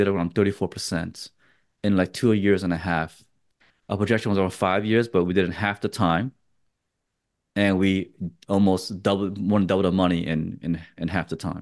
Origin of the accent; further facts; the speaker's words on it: Texas, United States; it's be focusing on my home state, the Lone Star State.